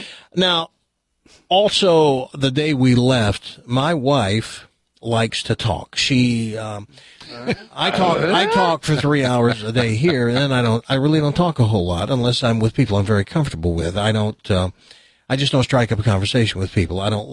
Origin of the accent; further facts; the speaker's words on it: Bristol, South West England, United Kingdom; And, we're from Bristol, Swaddle.